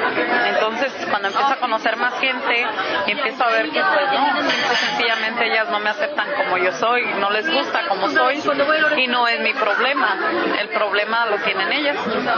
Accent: Mexico; en la casa donde vivo, somos seis mexicanas

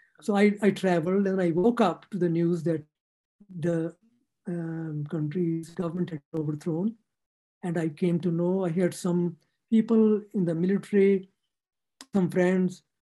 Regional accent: Pakistan; And I grew up in Pakistan.

